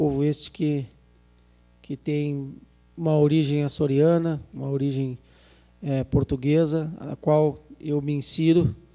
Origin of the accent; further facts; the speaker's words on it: São José do Norte, Rio Grande do Sul, Brazil; me orgulho muito de ser nortense, tenho amor à minha terra